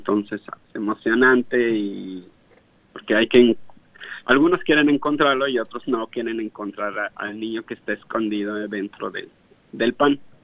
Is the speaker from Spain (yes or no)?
no; Mexico; Y ya cuando la tomamos nosotros como mexicanos, pues se le da una variedad